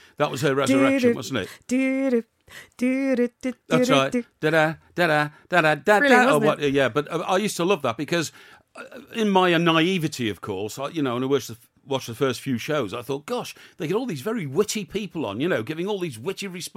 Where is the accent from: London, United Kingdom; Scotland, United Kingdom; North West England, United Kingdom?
North West England, United Kingdom; Chester; which I'm not because I come from Chester